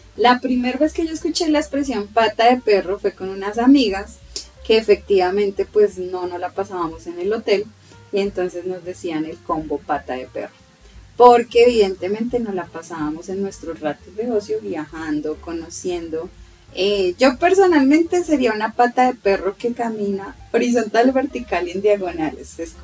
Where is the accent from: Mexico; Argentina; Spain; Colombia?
Colombia; es un honor hacer parte de este equipo como colombiana.